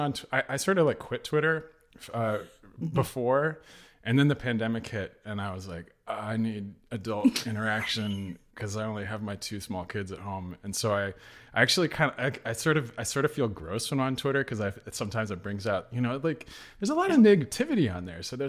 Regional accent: Louisville, Kentucky, United States; I'm from Louisville, Kentucky, and she did a lot of work at Actors Theater of Louisville.

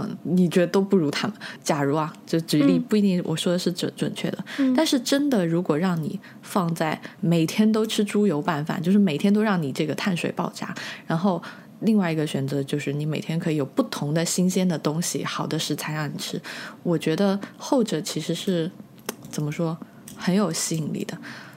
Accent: southern China, China; 我是一个非常热爱米饭的人，就是南方人嘛，

